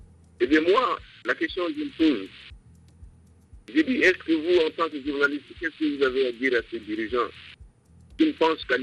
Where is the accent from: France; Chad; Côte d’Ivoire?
Chad; chez moi, au Tchad, on constate que ces ressources sont exploitées d'une manière vraiment très désordonné